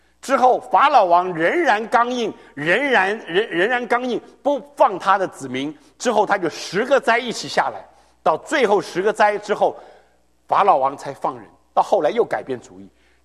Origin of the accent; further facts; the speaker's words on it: China; 我们中国人也是一样，是很重要把一个人的尸体能够葬起来